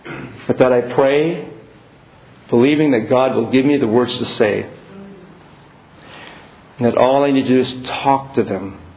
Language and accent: English; Monterey, California, United States; I came home to my hometown in Monterey and attended the local church, happened to be a Baptist church